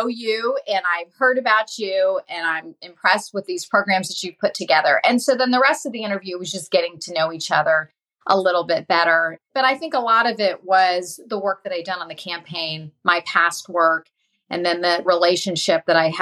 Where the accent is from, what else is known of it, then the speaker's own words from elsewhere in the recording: Indiana, United States; He's from Indiana. I'm from Indiana.